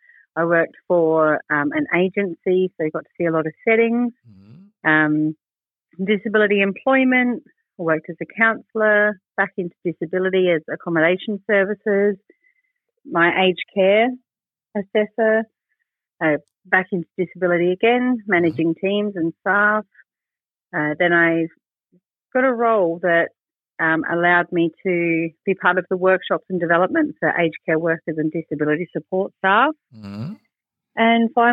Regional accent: Adelaide, South Australia, Australia; also born or lived in Berri; I was born in Berry in the Riverland. Yep. And moved to Adelaide when I was four.

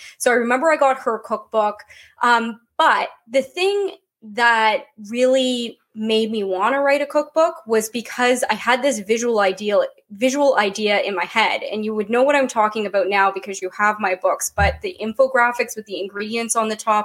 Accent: Canada; So I'm from Canada.

